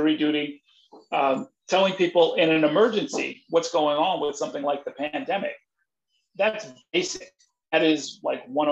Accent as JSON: {"language": "English", "town": "New Rochelle", "region": "New York", "country": "United States", "tie": "born or raised there", "said": "I grew up steeped in New York politics. I knew a lot more about the politics of New York City than about the politics of New Rochelle"}